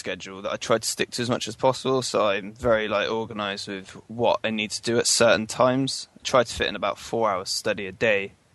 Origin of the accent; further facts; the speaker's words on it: Tewkesbury, South West England, United Kingdom; I'm from Tewkesbury and I'm on the art and animation course.